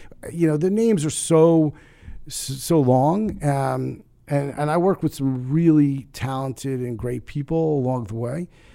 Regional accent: Union, New Jersey, United States; I grew up in Union, New Jersey, and we had a big high school.

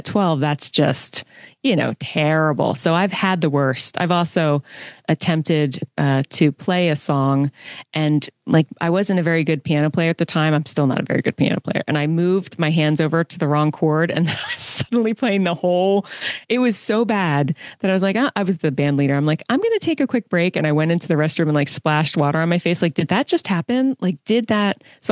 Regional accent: East Coast, United States; I was raised on the East Coast. So it's very, very far away.

